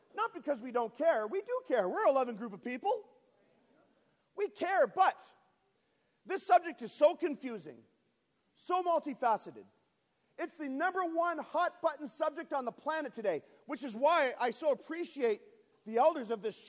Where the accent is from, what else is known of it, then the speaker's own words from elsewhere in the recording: Halifax, Nova Scotia, Canada; I come from Halifax, Nova Scotia. I don't know how familiar you are with Canadian geography, but Halifax is about 500 miles northeast of Maine and right on the Atlantic Ocean. Very beautiful place